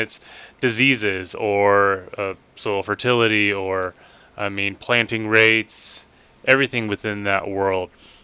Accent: Kansas, United States; And so I'm actually from Neosho County. So I grew up there, farm boy, K-State grad

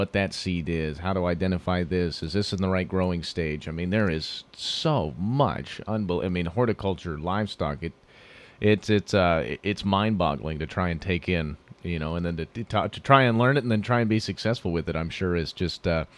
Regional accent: Fort Collins, Colorado, United States; As K-State reminds me of a lot of my hometown Fort Collins, school-wise as well as town-wise.

